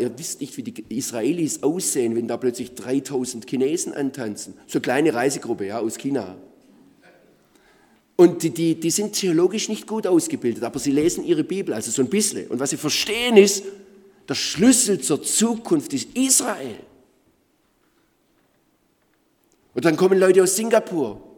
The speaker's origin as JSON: {"language": "German", "country": "Germany", "said": "Und ich meine, wenn man als Deutscher eingeladen wird nach Indien, da hat man natürlich dieses ganz demütige Gefühl"}